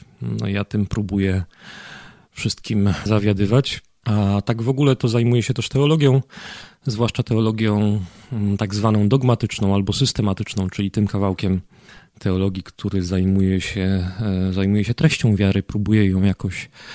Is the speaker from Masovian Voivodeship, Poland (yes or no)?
no; Katowice, Silesian Voivodeship, Poland; jestem księdzem z Katowic, Ślązakiem z wykształcenia pierwszego, technikiem informatykiem